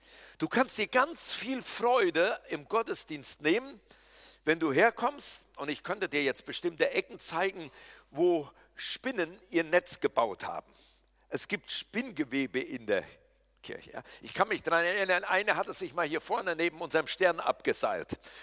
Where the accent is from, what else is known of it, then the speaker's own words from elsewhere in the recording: Berlin, Germany; Und wir sind so damit beschäftigt, was alles nicht funktioniert als echte Berliner.